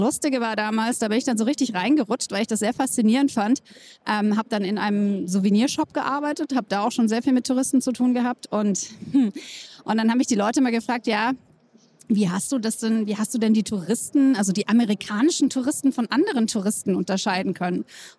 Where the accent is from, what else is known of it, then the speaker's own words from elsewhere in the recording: East Germany, Germany; Ich bin in der DDR aufgewachsen und da durften wir ja eigentlich gar nicht reisen.